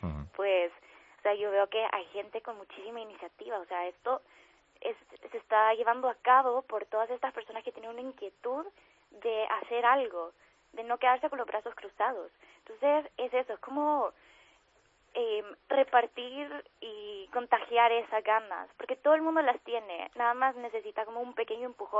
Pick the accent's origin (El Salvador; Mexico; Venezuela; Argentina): El Salvador; now in Madrid, Spain; este apostolado comenzó en El Salvador, que es el país de donde vengo, y bueno, acabo de llegar a Madrid